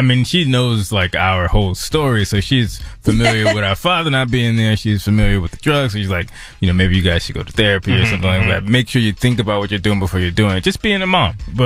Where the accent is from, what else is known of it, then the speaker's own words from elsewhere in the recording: Newark, New Jersey, United States; And I'm from Newark. I've seen that's violence.